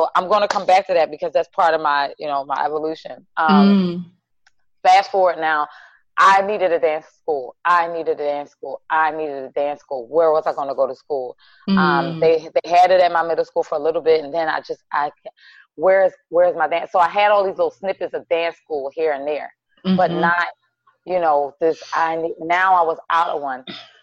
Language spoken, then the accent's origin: English; Philadelphia, Pennsylvania, United States; I'm from Philadelphia, different abandoned buildings around.